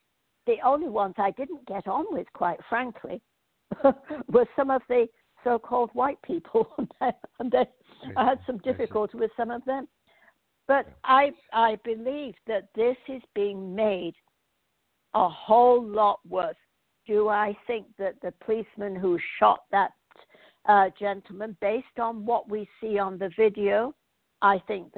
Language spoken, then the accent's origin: English; England, United Kingdom; I came from England, and I don't, which was always a multiracial society. And I was born at the end of, you know, the old British Empire